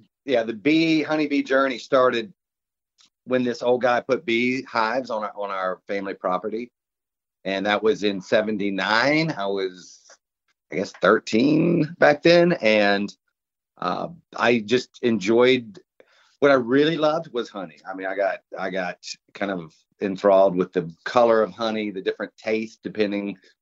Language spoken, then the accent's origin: English; Savannah, Georgia, United States; I'm from Savannah. That is exactly what I would say.